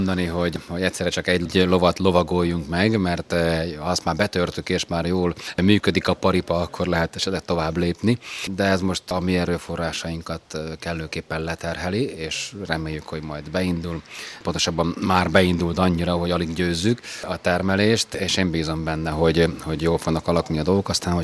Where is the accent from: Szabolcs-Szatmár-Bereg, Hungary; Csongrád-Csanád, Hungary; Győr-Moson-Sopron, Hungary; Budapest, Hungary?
Győr-Moson-Sopron, Hungary; Mosonmagyaróvár; born there; Moson-Magyaróváron születtem